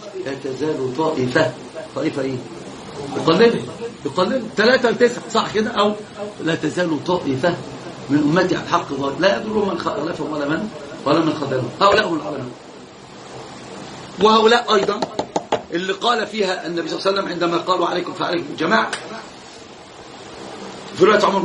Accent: Upper Egypt, Egypt; الحقيقه انهم اخذوا كتاب قديم كان عندنا في الصعيد

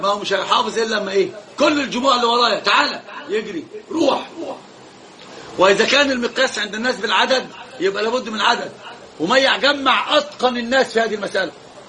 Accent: Upper Egypt, Egypt; الحقيقه انهم اخذوا كتاب قديم كان عندنا في الصعيد

